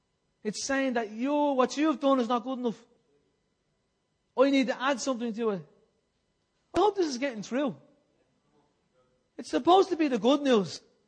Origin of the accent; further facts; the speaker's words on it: Ireland; As Irish people, as poor old Catholic Irish people, what we love to do is we love to put Christ on the cross